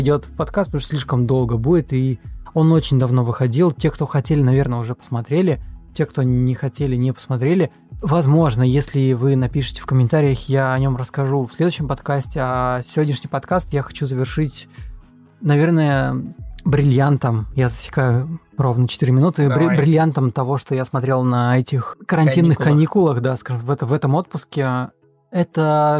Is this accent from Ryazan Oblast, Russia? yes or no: no; Saint Petersburg, Russia; я просто человек из Петербурга